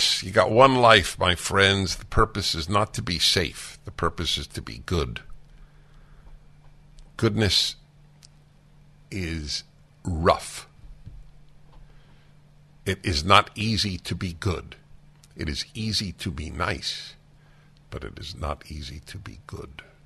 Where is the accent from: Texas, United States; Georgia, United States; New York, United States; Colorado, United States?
New York, United States; New York City; It's not an idea I grew up with in New York City, but it's one that I came to understand in the course of a lifetime.